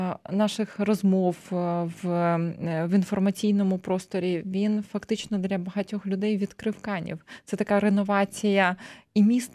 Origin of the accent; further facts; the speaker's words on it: Cherkasy, Cherkasy Oblast, Ukraine; born there; я сама дівчинкою народилася в Черкасах